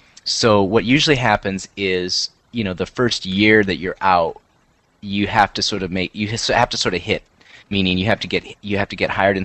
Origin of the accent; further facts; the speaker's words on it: Southwest, United States; You know, we're from the Southwest, so obviously there's a lot of Native American.